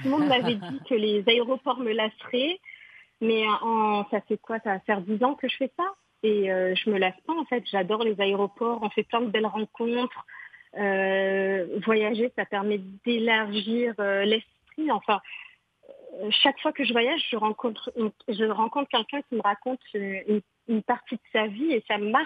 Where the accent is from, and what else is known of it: Morocco